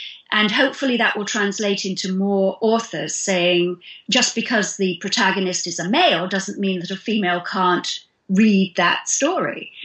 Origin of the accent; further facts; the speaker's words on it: United Kingdom; now in United States; because I'm British, and because I'm female